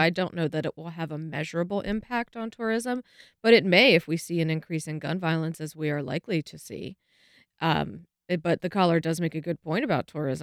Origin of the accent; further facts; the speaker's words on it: West Virginia, United States; And I grew up around guns. I'm from West Virginia. My parents are gun owners.